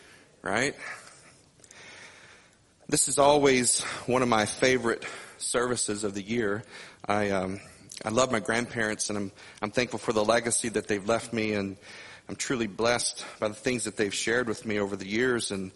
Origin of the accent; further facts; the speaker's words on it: Missouri, United States; I remember growing up in Southeast Missouri, like Brother Reaver mentioned, and there were paths everywhere.